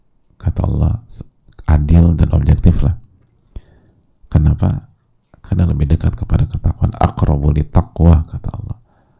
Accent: East Nusa Tenggara, Indonesia; now in Depok, Indonesia; Saya dari NTT, domisili Depok.

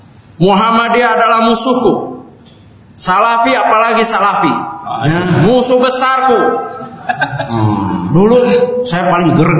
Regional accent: Karet Tengsin, Jakarta, Indonesia; Dulu saya ini dari NU Pak, dari kecil di Karetengsin, Bendungan Hilir Karetengsin itu istilahnya lingkungannya lingkungan NU.

